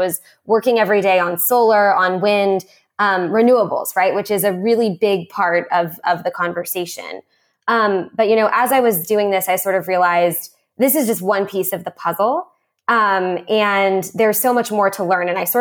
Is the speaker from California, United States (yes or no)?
yes; California, United States; being a Californian, it's like a typical California dream.